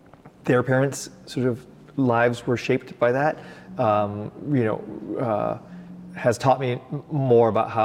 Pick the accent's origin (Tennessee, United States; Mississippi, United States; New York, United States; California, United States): California, United States; Cerritos; also born or lived in Los Angeles; I was born in Los Angeles. I grew up in a suburb called Cerritos